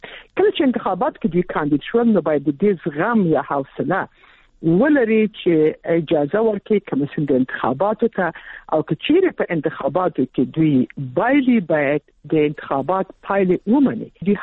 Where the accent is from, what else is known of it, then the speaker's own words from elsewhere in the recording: Kabul, Afghanistan; موږ د کابل خلکو جګ تلفات تقریبا 1 لک شاوخوا ورکړ